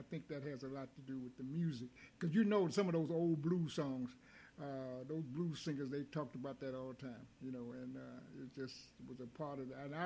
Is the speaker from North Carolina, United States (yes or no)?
yes; Durham, North Carolina, United States; we both you and I came from Durham, North Carolina, and those folks there, those elders there, they did not believe that.